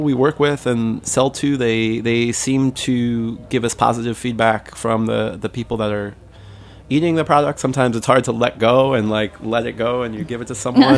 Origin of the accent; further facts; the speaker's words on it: Brooklyn, New York, United States; I grew up in Bensonhurst in Brooklyn, so we weren't very rural.